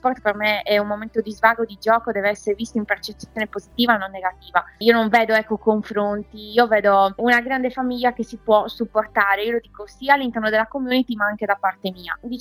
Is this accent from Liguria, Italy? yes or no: no; Cagliari, Sardinia, Italy; perché io sono fiera di essere sarda e sono di Cagliari